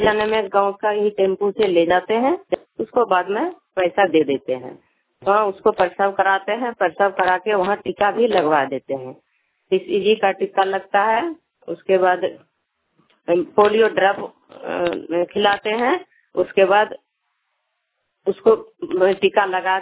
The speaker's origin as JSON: {"language": "Hindi", "town": "Kurwa", "country": "India", "said": "मैं कुरवा की रहने वाली हूँ। मेरा पंचायत बहरावांग पड़ रहा है।"}